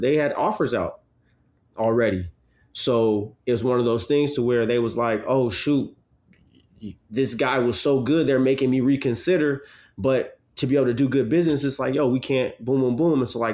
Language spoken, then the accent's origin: English; Portland, Oregon, United States; because I grew up in Portland until I left. You know, people were composting when I was growing up.